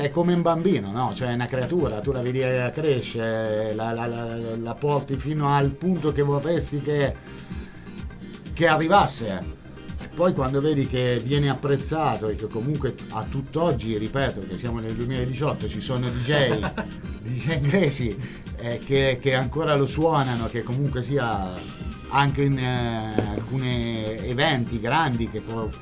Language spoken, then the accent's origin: Italian; Perugia, Umbria, Italy; lui è di Roma, io sono di Perugia